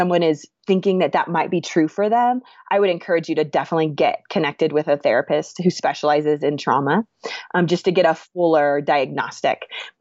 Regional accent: Oregon, United States; now in Colorado, United States; So I'm from Oregon originally, where it was like the northwest corner, super rainy, really gray, which it's beautiful there, but so gray.

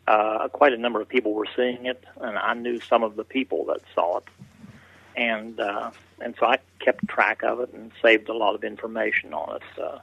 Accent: West Virginia, United States; Well, I was born in Mason County in 1950. That's in West Virginia. That's where Point Pleasant is. And when I was in high school, that's when the big Mothman set in down there.

